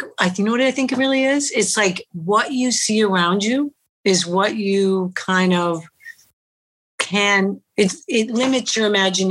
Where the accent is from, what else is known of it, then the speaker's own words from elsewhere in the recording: Vestal, New York, United States; also born or lived in Johnson City; I'm from upstate New York, which is in it and near Binghamton. It's a little town called Vestal, like Vestal Virgins. And, that's where I was raised, in Johnson City and Vestal.